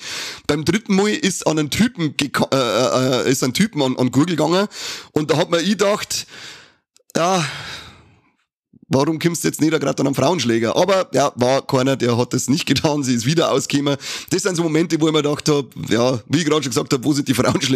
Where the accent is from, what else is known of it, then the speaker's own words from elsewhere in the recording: Bavaria, Germany; bei uns in Bayern sagt man, der schaut da so schön halt nicht, gell?